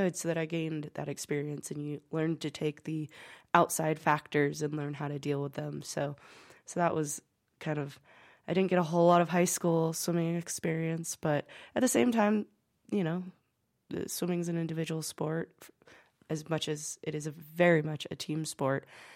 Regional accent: Butte, Montana, United States; So for me, I grew up in Butte, Montana, a very small town, and I went to a small high school.

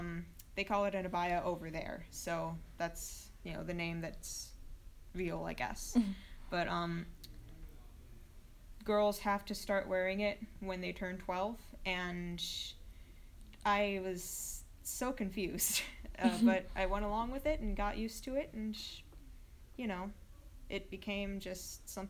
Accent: Rockville, Maryland, United States; born there; also born or lived in Houston, United States / Saudi Arabia; now in Ohio, United States; I was born near Washington, D.C. in Rockville, Maryland.

